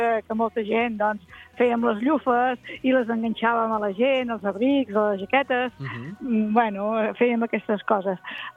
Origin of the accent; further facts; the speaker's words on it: Sant Pere de Riudebitlles, Catalonia, Spain; No, sóc de Sant Pere Molanta.